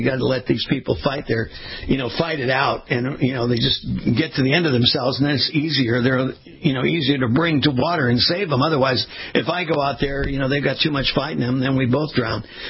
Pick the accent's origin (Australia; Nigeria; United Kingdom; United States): United States; West Coast; And I grew up on the West Coast, and I was in the water a lot, and there on the beaches